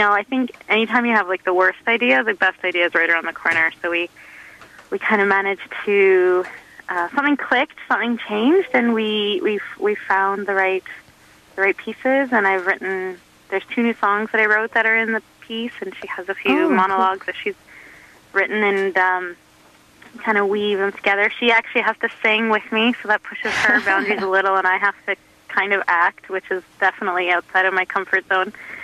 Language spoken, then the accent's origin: English; Edmonton, Alberta, Canada; now in Vancouver, Canada; I grew up in Edmonton, and when I moved to Vancouver